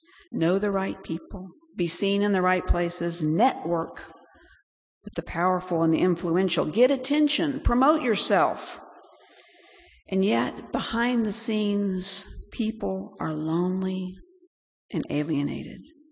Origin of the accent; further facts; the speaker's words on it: Bangladesh; now in United States; I experienced this growing up in Bangladesh.